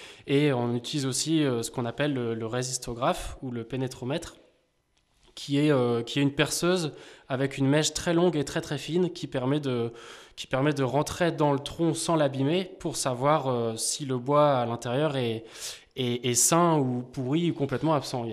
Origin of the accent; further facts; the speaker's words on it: Lille, Hauts-de-France, France; also born or lived in Vendée; En fait, moi, je suis originaire de Lille. Mes 10 premières années, jusqu'à mes 10 ans, donc j'habitais en plein centre-ville avec beaucoup de bruit, etc., beaucoup de pollution. Ensuite, à mes 10 ans, je me suis retrouvé au fin fond de la Vendée, en pleine campagne, au milieu de la forêt.